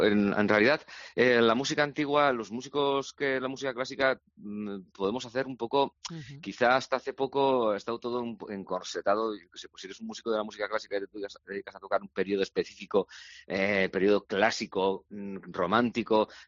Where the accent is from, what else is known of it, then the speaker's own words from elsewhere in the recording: Bilbao, Basque Country, Spain; siendo bilbaíno